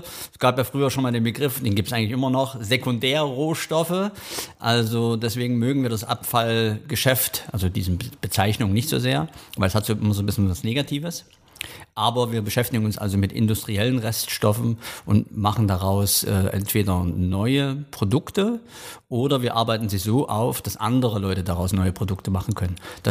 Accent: Freital, Saxony, Germany; born there; Ich bin geboren in Freital, das ist im Osterzgebirge.

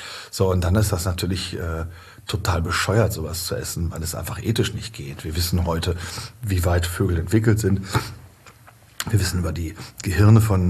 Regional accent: Lower Saxony, Germany; born there; Ich bin im Emsland geboren.

